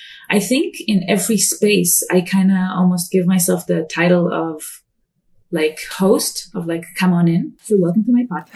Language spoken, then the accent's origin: English; Israel; Okay, so I was born and raised in Israel.